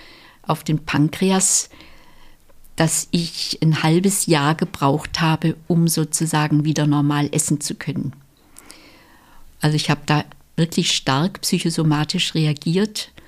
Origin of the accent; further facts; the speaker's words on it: Stuttgart, Baden-Württemberg, Germany; Und ich bin auch in der Nachkriegszeit aufgewachsen. Mein Jahrgang ist 46 und wir spielten in Ruinen. Das war das tägliche normale Umfeld, Trümmerfelder in Stuttgart.